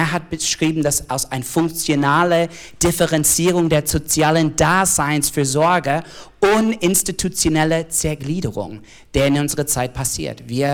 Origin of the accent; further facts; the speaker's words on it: United States; German is a second language; moved away as an adult; now in Germany; Nee, also ich komme aus den USA und in 2010, ich und meine Frau sind nach Deutschland gekommen